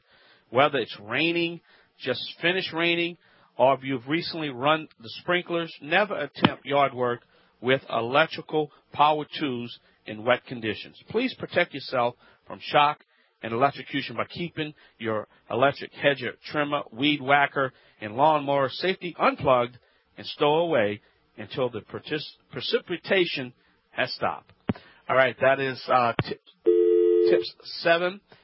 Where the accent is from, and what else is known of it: Louisiana, United States